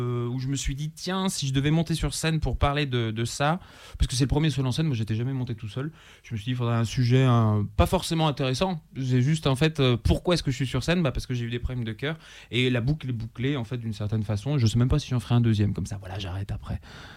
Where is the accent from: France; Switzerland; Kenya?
France; Bourgoin-Jallieu, Auvergne-Rhône-Alpes; Non, je viens de Bourgoin-Jallieu, on est plus proche du rugby